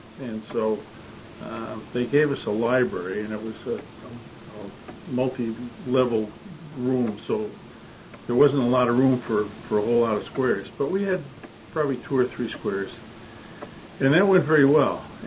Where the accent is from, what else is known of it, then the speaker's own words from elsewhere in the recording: Meriden, Connecticut, United States; born there; Well, I was born in Meriden back in 1937.